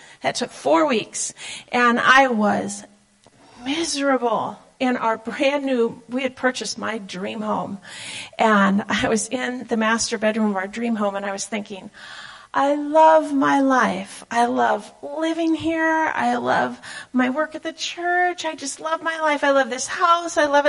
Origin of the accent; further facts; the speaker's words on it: Omaha, Nebraska, United States; Way back in 2006, we're from Omaha, and we had been the head of our missions committee for 10 years at our Bible church there